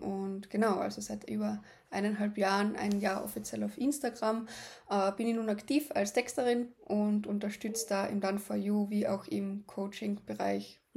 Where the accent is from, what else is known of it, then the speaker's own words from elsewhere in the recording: Carinthia, Austria; now in Graz, Austria; also ursprünglich komme ich aus Kärnten, bin aber in Graz, also ich lebe da, weil ich damals da studieren habe anfangen.